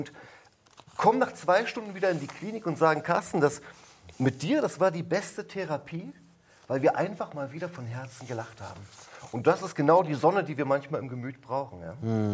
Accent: Harz, Germany; also born or lived in Lüneburg; Nee, ich komme aus dem Harz. Ja. Aber wir haben in Barzenrode halt keine Uni.

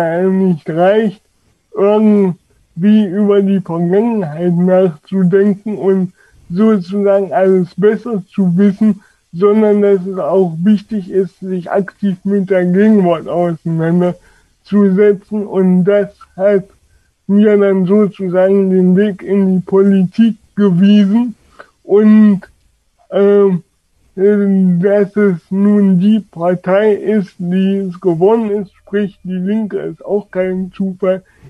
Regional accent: Halberstadt, Saxony-Anhalt, Germany; born there; Ich bin 1978 hier im Wahlkreis geboren, in Halberstadt genauer gesagt.

